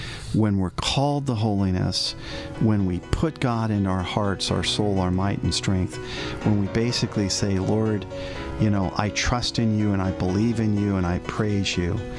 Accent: Glendale, California, United States; We grew up in Glendale, and in Glendale there are many brush fires and up in the hills, and we were in Shoal Canyon, if anyone knows where that is, and where my parents lived and where I grew up.

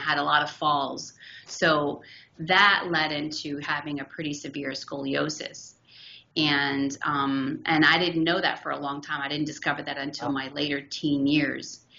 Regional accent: Miami, Florida, United States; I grew up in Miami. Great town to grow up in the 70s. It was just awesome. The beach was my backyard.

